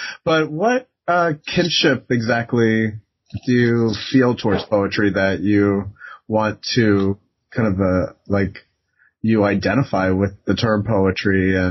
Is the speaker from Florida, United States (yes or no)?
yes; Florida, United States; I was born and raised right outside of Orlando